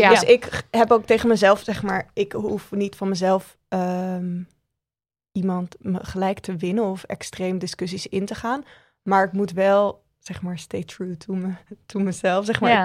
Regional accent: Randstad, Netherlands; omdat ik uit de Randstad kom

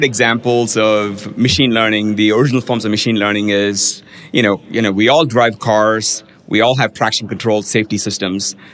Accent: India; now in United States; growing up in India

